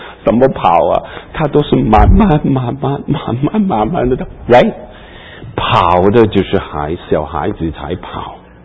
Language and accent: Chinese; China; 因为我们都是中国人